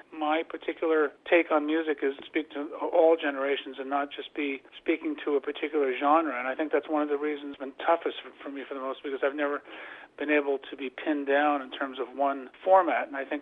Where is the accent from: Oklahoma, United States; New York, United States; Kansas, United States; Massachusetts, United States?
New York, United States; even though I'm from Rockland County, my earliest recordings were all done in Nashville.